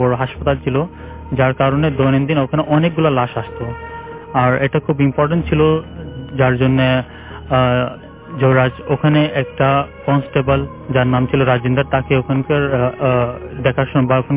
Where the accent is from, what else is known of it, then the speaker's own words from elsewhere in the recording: Uttara, Dhaka Division, Bangladesh; উত্তরা থেকে এসেছি